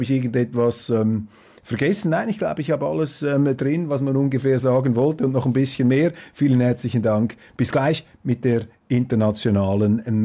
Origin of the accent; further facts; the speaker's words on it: Switzerland; wir sollten uns da als Schweizer nicht so hinauslehnen.